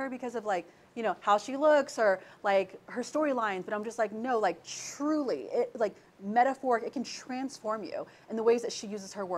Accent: Alabama, United States; I don't know if you know this, but I'm from Alabama.

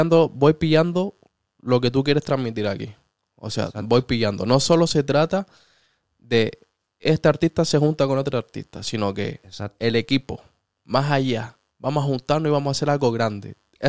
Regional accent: Chile; Bueno, yo soy latino, soy chile

